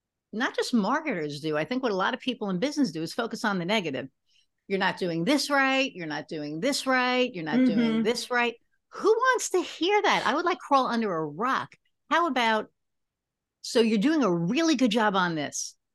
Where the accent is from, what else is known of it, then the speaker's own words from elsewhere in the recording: New York, United States; now in Lafayette, United States; But I'm a New Yorker in, you know, Lafayette, Indiana.